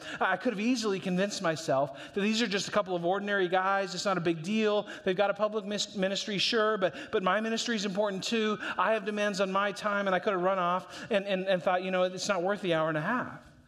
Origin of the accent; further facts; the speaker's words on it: North Dakota, United States; I think so anyway. I guess I'm from North Dakota.